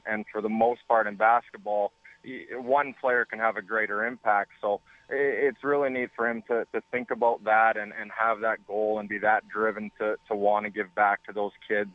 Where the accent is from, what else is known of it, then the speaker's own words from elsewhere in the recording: Edmonton, Alberta, Canada; And growing up in Edmonton, it was always a dream and a goal.